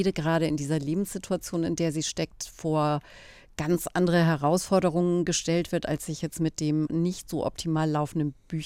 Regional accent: Bavaria, Germany; Ich komme dann ja doch aus Bayern

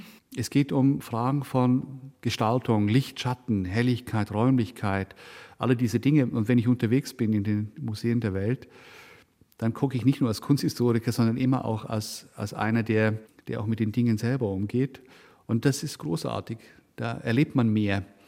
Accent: Engelberg, Obwalden, Switzerland; Engelberg ist mein Heimatort.

